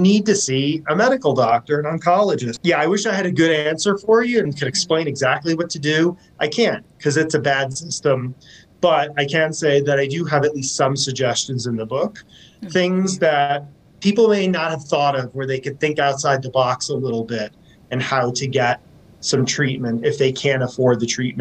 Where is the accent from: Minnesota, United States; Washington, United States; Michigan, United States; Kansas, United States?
Washington, United States; especially I'm from Washington State. Washington was one of the first states that had cannabis without the need for prescription.